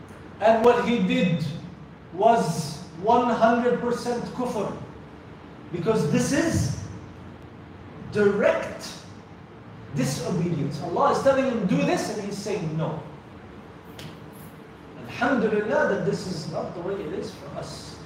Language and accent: English; Syria; I'm originally from Syria.